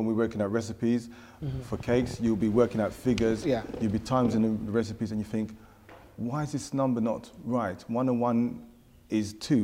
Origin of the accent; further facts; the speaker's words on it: Tottenham, London, United Kingdom; also born or lived in Bethnal Green / Hackney; Born in UK, England, London, Bethnal Green, to be honest with you, Hackney.